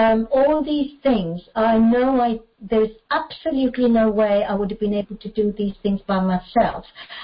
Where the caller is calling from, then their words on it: Bristol, South West England, United Kingdom; I'm an alcoholic, and I'm calling in from Bristol in the UK.